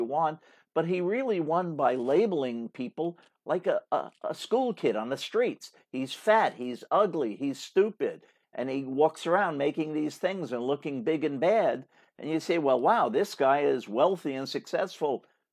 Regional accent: New York, United States; I was proud to have him as a governor of my home state at the time. And I'm happy that Governor Cuomo is stepping up

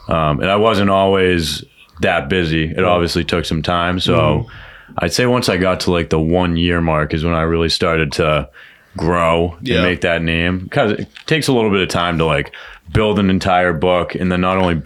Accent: Waltham, Massachusetts, United States; Yeah, I grew up in Waltham, Mass. Literally born and raised.

